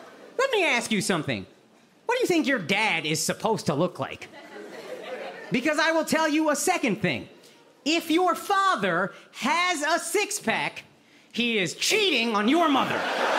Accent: Texas, United States; Like, look, I grew up in Texas. Born and raised, I have some crazy... Yo, absolutely, absolutely. This is my home, and I have some crazy conservative friends whom I love.

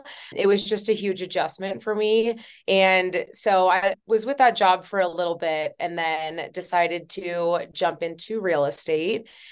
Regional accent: Columbus, Ohio, United States; now in Denver, United States; So I'm from Columbus, Ohio, moved to Denver about 3 years ago.

